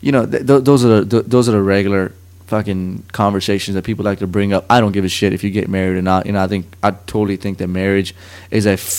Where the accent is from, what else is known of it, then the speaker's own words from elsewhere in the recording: Dubai, United Arab Emirates; My brother, we grew up in the Middle East. And to be more specific, it was in what people call Dubai nowadays, the United Arab Emirates.